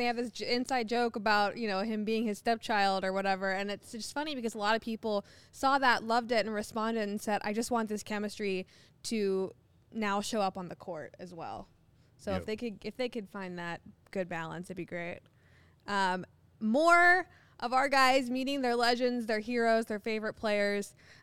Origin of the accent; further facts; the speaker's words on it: Ohio, United States; I hate this shirt because I'm from Ohio.